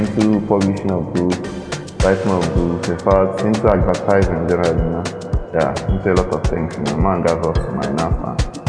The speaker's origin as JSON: {"language": "English", "town": "Nimo", "region": "Anambra", "country": "Nigeria", "said": "Yeah, I hail from Nimo, in Ijikwa Kano government area of Anambra State. Yes, I'm Igbo guy."}